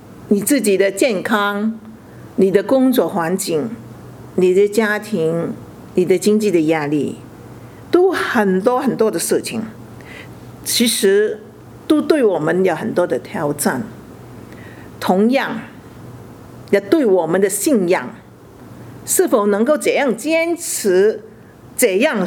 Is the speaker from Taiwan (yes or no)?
no; China; now in Australia; 你说我来澳洲已经20多年了，那么澳洲的公民，我是澳洲的公民，当当人家说你是澳洲人的时候，其实人家看你，你还是中国人呢。